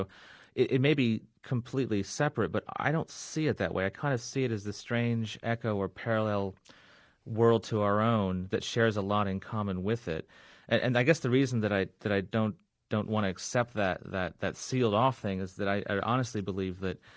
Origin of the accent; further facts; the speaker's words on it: Fiji; when I was growing up in Fiji